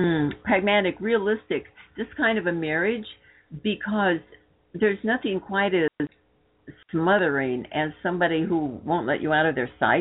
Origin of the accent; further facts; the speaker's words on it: United States; thinking that everybody's out to get us and they hate us because we're American.